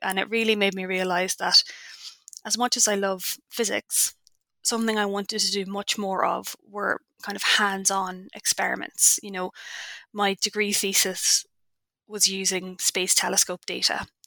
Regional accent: Ireland; I'm Irish. I am a physicist by training. So I attended Trinity College in Dublin

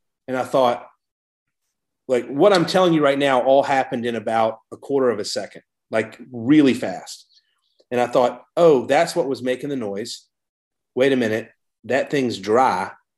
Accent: Savannah, Georgia, United States; moved away as an adult; also born or lived in New York City / Washington State; But so I grew up in Georgia and moved to New York City and went to grad school at the age of 32. Then I lived in Washington State for 8 years.

